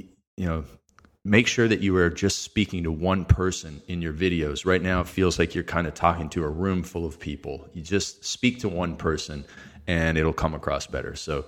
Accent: Canada; I'm from Canada, that we play hockey, right?

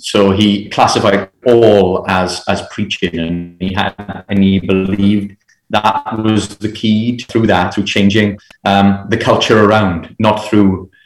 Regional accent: Port Talbot, Wales, United Kingdom; he went to Port Talbot in Aberavon to the church there, which is my hometown, interestingly enough.

